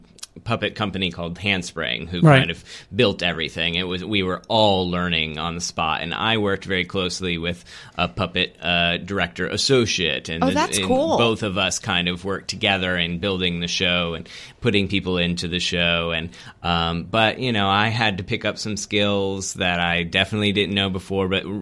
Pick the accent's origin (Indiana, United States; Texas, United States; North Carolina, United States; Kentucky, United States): North Carolina, United States; I grew up in North Carolina, and I was, you know, did a bunch of community theater, and I went to high school of the performing arts